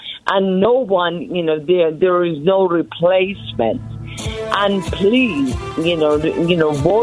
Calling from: Simi Valley, California, United States; Good morning, Tom. I'm calling from Simi Valley, California.

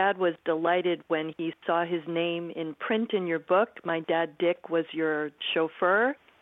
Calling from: New City, New York, United States; I'm from New City, New York.

